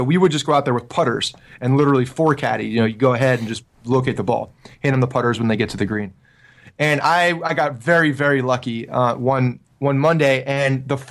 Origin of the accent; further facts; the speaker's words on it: Ridgewood, New Jersey, United States; I grew up in Ridgewood, New Jersey.